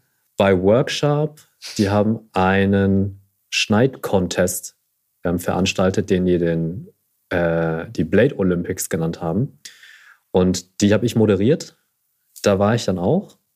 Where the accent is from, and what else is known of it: Germany